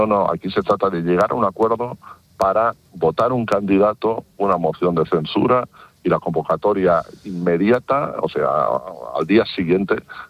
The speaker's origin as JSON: {"language": "Spanish", "region": "Catalonia", "country": "Spain", "said": "yo que soy catalán"}